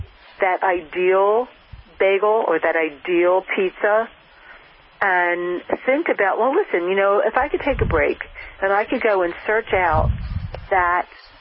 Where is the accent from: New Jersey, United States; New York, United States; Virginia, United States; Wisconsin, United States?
New York, United States; now in New Hampshire, United States; And I come from New York, and now I live in New Hampshire.